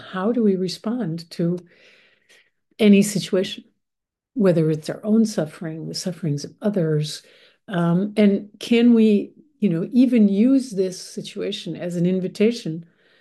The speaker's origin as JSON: {"language": "English", "town": "Minneapolis", "region": "Minnesota", "country": "United States", "tie": "born or raised there", "moved": "as an adult", "lives_now": "France", "said": "because I was born and raised in Minneapolis, I lived there until I moved to France."}